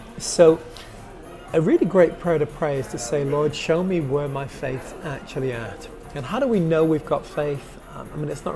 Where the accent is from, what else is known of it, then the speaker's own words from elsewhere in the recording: United States; having an Americano because I'm an American.